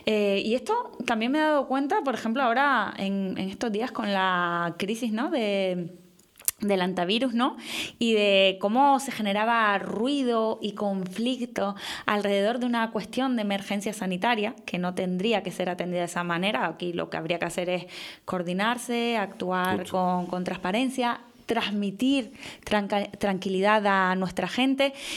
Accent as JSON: {"language": "Spanish", "region": "Canary Islands", "country": "Spain", "said": "porque nosotros no somos Cabo Verde. No, y cuando la gente nos mira desde fuera, tiene que saber que Canarias es mucho más. Y es mucho más que sol y playa"}